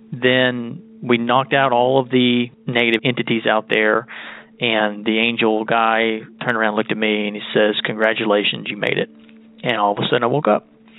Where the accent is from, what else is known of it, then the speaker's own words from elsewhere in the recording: Texas, United States; I'm from Texas.